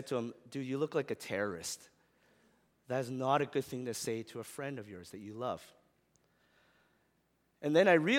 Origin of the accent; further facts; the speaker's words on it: Regina, Saskatchewan, Canada; growing up in Regina, Saskatchewan